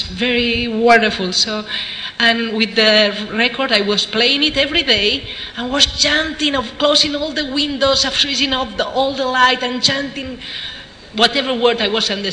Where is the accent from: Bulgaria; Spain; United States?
Spain; English is a second language; and I come from Spain.